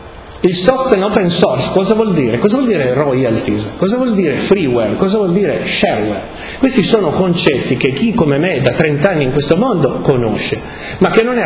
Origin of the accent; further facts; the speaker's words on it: Turin, Piedmont, Italy; io sono di Torino